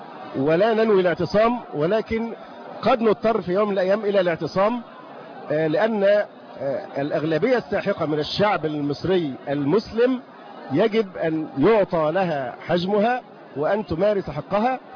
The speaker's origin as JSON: {"language": "Arabic", "country": "Egypt", "said": "أنا مواطن مصري"}